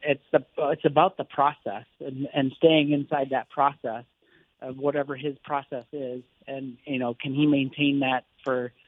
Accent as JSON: {"language": "English", "region": "Ohio", "country": "United States", "said": "It's not a disadvantage because I'm from Ohio and I get to play there regularly."}